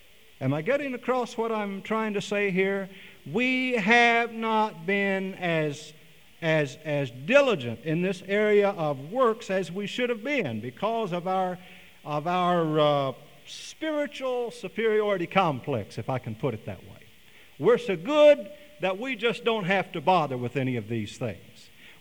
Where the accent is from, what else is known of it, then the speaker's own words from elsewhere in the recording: Oklahoma City, Oklahoma, United States; born there; I was born in Oklahoma City. My father was pastoring First Assembly of God in Oklahoma City at the time. I was born in the church parsonage one Sunday morning about 5:30